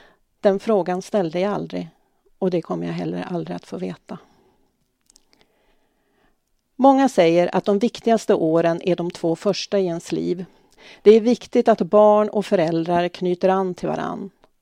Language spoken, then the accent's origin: Swedish; Junsele, Västernorrland County, Sweden; Jag växte upp i Junsele, det var 60-tal. Junsele var ett litet samhälle där det fanns en stor kreativitet och ett jäklaranamma som verkligen märktes.